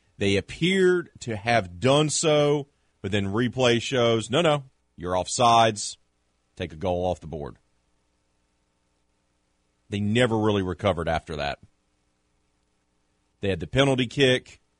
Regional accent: United States; And not just because I'm an American and we got the 4th of July holiday upon us

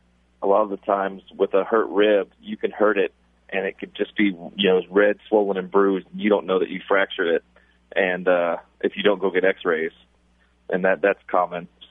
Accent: Texas, United States; That's just being a Texan, being nice, and less provoked.

